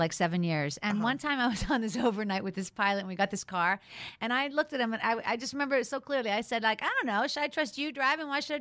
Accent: Pittsburgh, Pennsylvania, United States; now in Los Angeles, United States; I'm from Pittsburgh and, you know, rural area, and I just never wrapped my head around, until I moved to L.A.

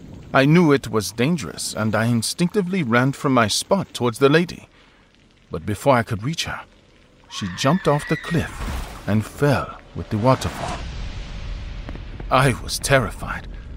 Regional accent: Mumbai, Maharashtra, India; returning to my hometown of Mumbai.

